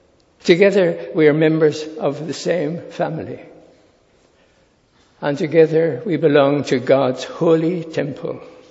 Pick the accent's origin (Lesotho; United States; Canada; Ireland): Ireland; They weren't British. I'm Irish.